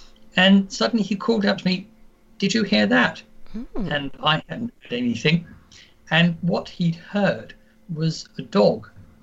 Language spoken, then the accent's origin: English; London, United Kingdom; I grew up in London